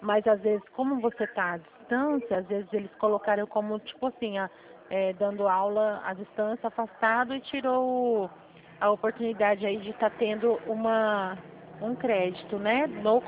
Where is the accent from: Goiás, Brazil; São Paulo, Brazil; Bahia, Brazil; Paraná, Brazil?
São Paulo, Brazil; aqui eu sou do estado de São Paulo